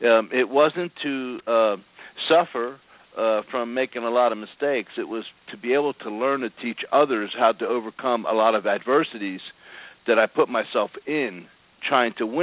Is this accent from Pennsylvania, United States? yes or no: yes; Philadelphia, Pennsylvania, United States; also born or lived in Las Vegas; and I grew up in Philadelphia area, which is over the bridge from New Jersey, and I also lived in Las Vegas 20 years ago, for 20 years, from 1980 to 2000